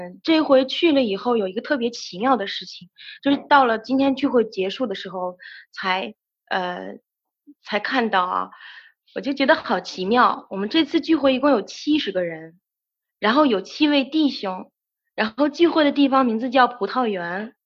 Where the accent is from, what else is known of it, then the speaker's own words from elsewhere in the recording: Baotou, Inner Mongolia, China; 我是包头的